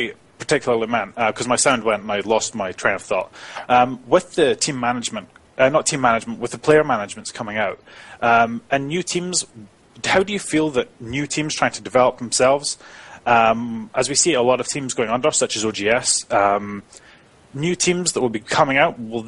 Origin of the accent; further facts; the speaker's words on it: Scotland, United Kingdom; Yes, no, I am. I am Scottish, yeah.